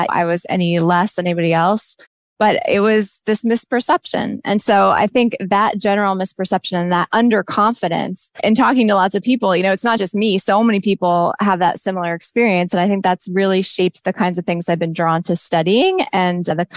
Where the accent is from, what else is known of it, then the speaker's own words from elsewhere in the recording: New Jersey, United States; I grew up in New Jersey, and people have a certain image of what New Jersey is like, but I actually grew up on a farm in New Jersey.